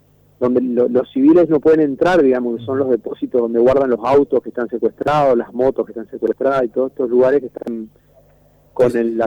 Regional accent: Posadas, Misiones, Argentina; Nosotros en el mes de mayo empezamos a trabajar acá en Misiones, yo soy de acá de Posadas, sí.

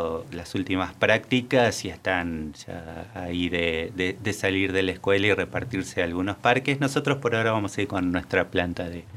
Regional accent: Plotier, Neuquén, Argentina; Y soy de la estepa patagónica, así que para mí no. Yo vengo de Plotier en realidad, así que.

